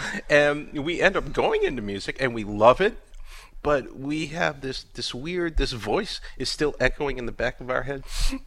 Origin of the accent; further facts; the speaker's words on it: Buffalo, New York, United States; I mean, you know, growing up in Buffalo.